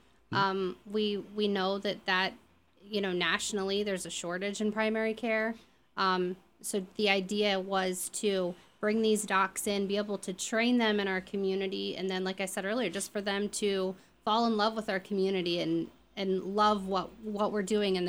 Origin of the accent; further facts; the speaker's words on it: Columbus, Ohio, United States; now in Lancaster, United States; I'm not. I'm from Columbus.